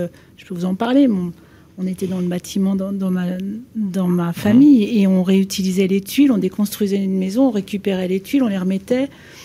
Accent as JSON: {"language": "French", "region": "Centre-Val de Loire", "country": "France", "said": "moi, je suis de la Sologne."}